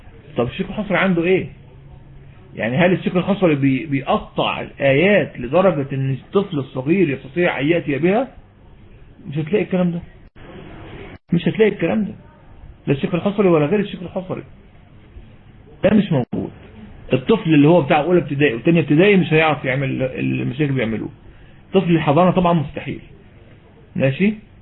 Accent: Egypt; عندنا في مصر

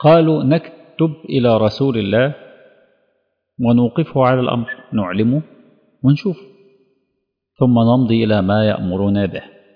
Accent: Egypt

